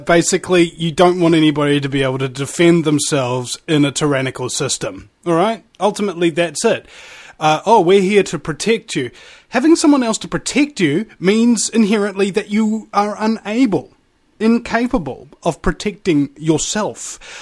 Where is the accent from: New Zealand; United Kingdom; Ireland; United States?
New Zealand; I'm from New Zealand. I didn't get the reference